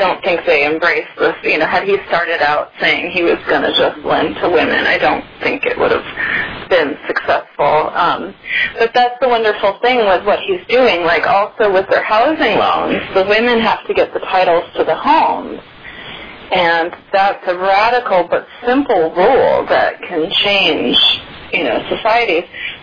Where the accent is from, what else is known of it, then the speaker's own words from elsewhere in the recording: Milwaukee, Wisconsin, United States; growing up in Milwaukee, you know, you don't think of the film business. I didn't think of it as a career.